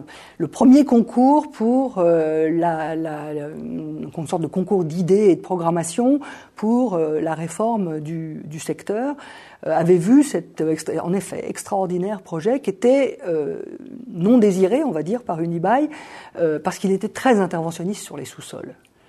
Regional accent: Paris, Île-de-France, France; je dois dire que je suis parisienne depuis toujours.

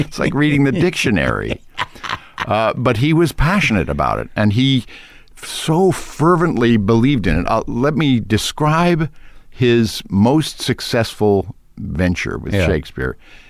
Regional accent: Yellow Springs, Ohio, United States; also born or lived in Rochester / Waterville; Yellow Springs is the closest I have to a hometown, although it only lasted till I was about 11.

